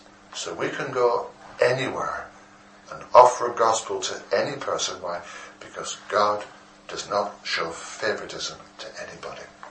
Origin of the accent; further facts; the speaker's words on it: England, United Kingdom; Lord, I'm English.